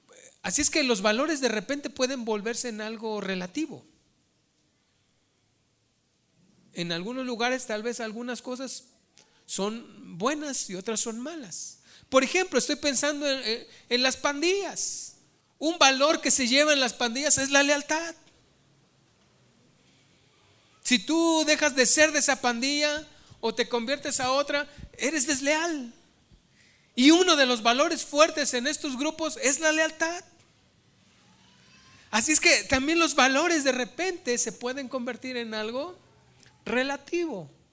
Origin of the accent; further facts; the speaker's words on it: Mexico; moved away; Para mí como mexicano, por lo menos en nuestra cultura y en nuestros valores cristianos allá